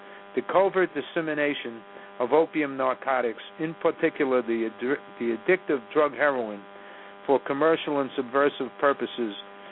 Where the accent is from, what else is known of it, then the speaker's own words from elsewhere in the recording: New York City, New York, United States; When I was growing up in Washington Heights, now the drug center of New York